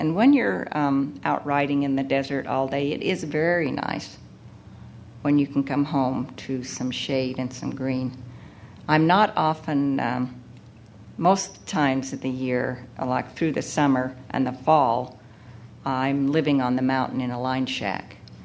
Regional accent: Blackfoot, Idaho, United States; I was raised in Blackfoot, Idaho, and Blackfoot had an auction, a cattle and horse auction

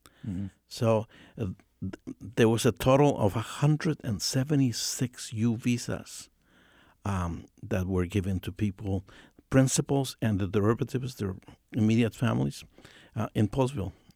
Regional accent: Guatemala; I grew up in Guatemala, and I was taught to be quiet and not to talk because you never knew who was listening.

